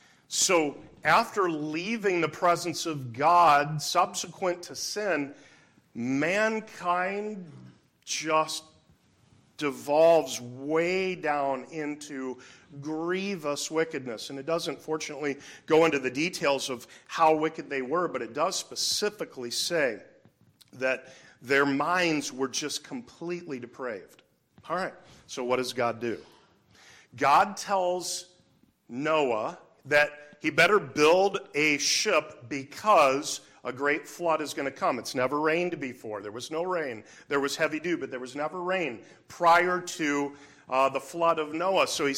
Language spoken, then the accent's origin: English; Wisconsin, United States; something like what we grew up with here in Wisconsin.